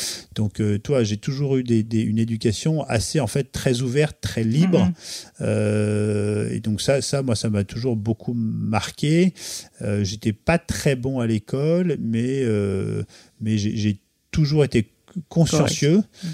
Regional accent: Normandy, France; moi, je viens aussi du pays de Caux, donc près de Fécamp, donc pays de pêche.

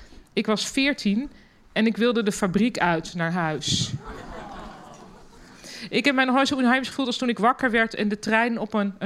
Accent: Germany; Dutch is a second language; now in Netherlands; En ik als Duitse, omgeven door alleen maar Nederlanders, niet durfde te juichen.

